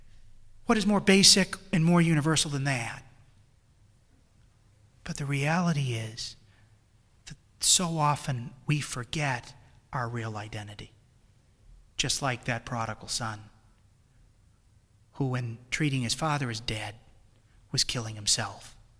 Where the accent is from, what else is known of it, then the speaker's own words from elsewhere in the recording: New England, United States; accent: New England; Sorry, with my New England accent, you probably didn't understand what I was saying.